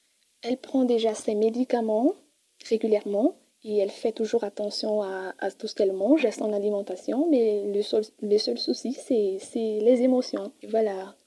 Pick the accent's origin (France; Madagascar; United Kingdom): Madagascar; Je viens de Madagascar, de la ville de Fenaranjou.